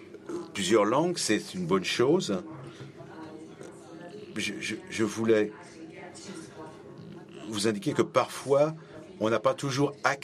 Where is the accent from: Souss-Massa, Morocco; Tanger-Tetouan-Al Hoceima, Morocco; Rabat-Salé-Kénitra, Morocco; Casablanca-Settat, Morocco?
Rabat-Salé-Kénitra, Morocco; Rabat; Et je suis de Rabat, je suis étudiante à Rabat.